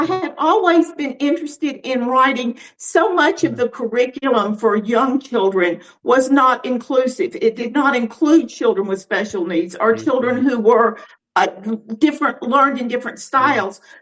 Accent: Little Rock, Arkansas, United States; I got to spend some wonderful time in rural Arkansas as well as growing up in Little Rock.

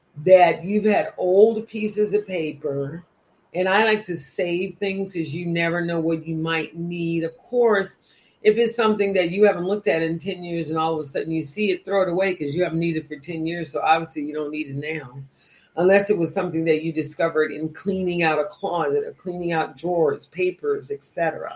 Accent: the South, United States; I grew up in the South

